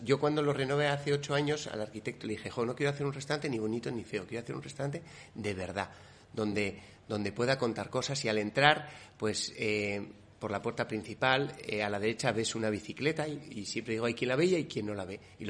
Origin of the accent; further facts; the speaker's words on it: Basque Country, Spain; pues yo hago una cocina vasca, pues soy del País Vasco